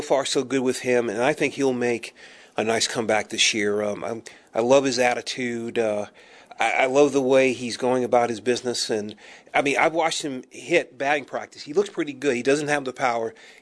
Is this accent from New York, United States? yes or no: yes; New York, United States; I can remember, you know, growing up in New York, Steve Garvey winning the gold gloves